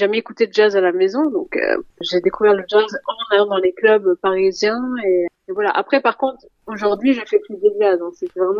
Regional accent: France; Bon, par contre, j'ai grandi en France, mais l'idée d'écrire en français, ça me paraissait impossible, beaucoup trop difficile.

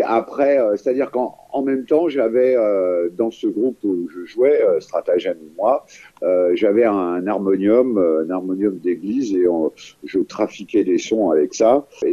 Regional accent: Paris, Île-de-France, France; Moi, je suis un vrai parisien. Voilà. Je suis né à Paris, un peu par hasard, parce que mon père était militaire.

